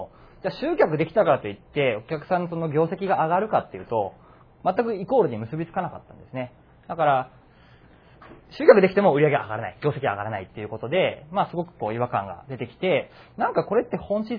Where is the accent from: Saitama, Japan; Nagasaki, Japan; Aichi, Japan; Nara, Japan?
Nara, Japan; 僕はですね、奈良県出身です。